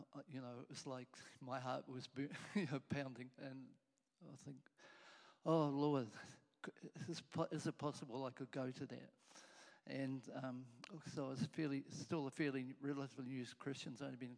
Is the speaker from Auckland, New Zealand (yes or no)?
yes; Auckland, New Zealand; I grew up in Auckland